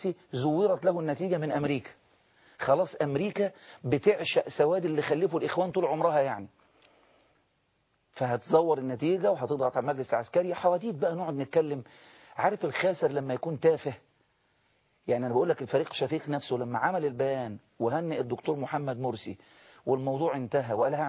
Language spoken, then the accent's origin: Arabic; Egypt; احنا مصريين مع بعض